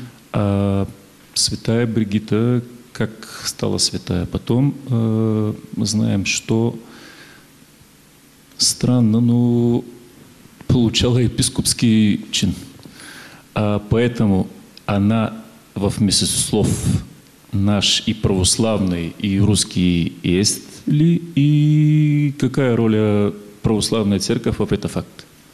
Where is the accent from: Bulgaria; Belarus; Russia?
Bulgaria; Russian is a second language; из Болгарии.